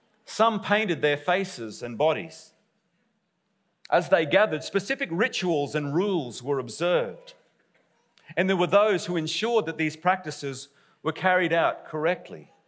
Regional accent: Roma, Queensland, Australia; I know, how un-Australian. A bit of a disappointment to my hometown of Roma, where the great legend of State of Origin, Artie Beetson, came from.

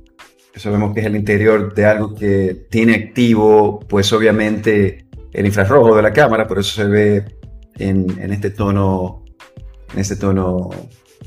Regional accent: Dominican Republic; born there; De mi país natal, República Dominicana.

